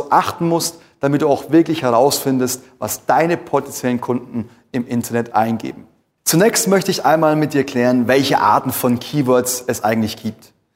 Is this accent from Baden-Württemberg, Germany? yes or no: no; Munich, Bavaria, Germany; Ich würde wahrscheinlich als Münchner eingeben, wo bekomme ich frische Schwammerl her?